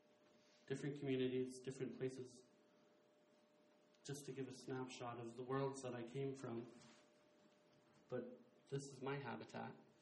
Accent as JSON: {"language": "English", "town": "McGrath", "region": "Alaska", "country": "United States", "tie": "born or raised there", "also_born_or_lived": "Bethel", "said": "I am from the Kuskokwim River. I was raised in Bethel. I grew up in McGrath."}